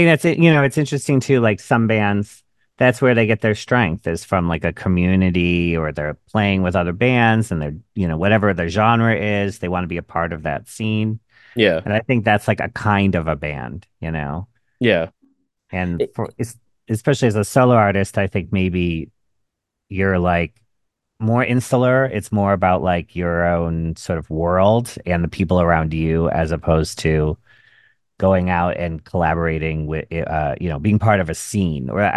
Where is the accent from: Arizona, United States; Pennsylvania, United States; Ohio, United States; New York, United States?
Ohio, United States; Cleveland; Well, I'm from Cleveland originally.